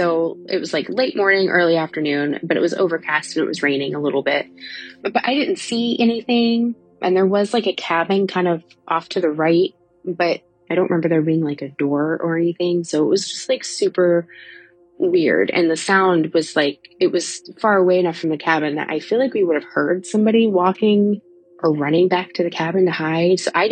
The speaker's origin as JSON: {"language": "English", "region": "Ohio", "country": "United States", "said": "I'm from Ohio."}